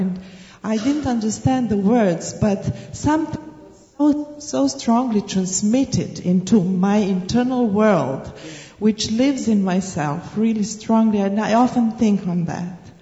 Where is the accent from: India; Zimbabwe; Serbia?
Serbia; Belgrade; from Belgrade, Serbia.